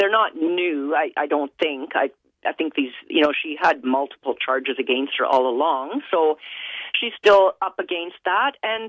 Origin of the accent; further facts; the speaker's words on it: Canada; Yes, I am. I'm a Canadian. I was born and raised in Canada. I am fully a Canadian citizen of German heritage. My parents immigrated to Canada from Germany in the early 1950s before I was born.